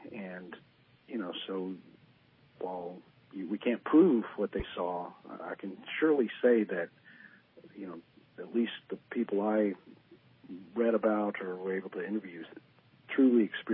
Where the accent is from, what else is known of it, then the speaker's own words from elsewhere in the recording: Texas, United States; And I'm from Texas, and, you know, Louisiana's not far.